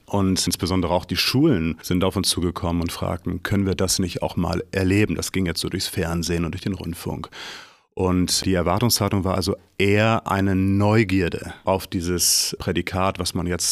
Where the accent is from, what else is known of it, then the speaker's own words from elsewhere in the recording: Varel, Lower Saxony, Germany; Ich bin hier geboren in Varel und jeder, der in den 70er Jahren oder auch in den 80ern in Varel geboren ist, ist in Dangast groß geworden.